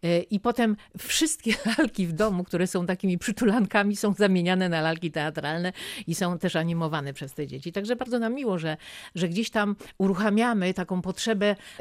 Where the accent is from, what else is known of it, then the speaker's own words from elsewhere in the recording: Gryfów Śląski, Lower Silesian Voivodeship, Poland; ja urodziłam się w miasteczku, w którym był ciężki przemysł. Ten Gryfów Śląski otoczony był fabrykami.